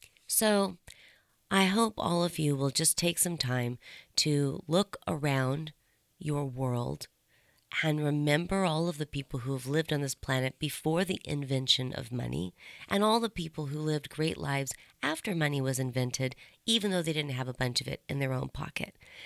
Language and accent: English; California, United States; I mean, I grew up in California, and I haven't been down a while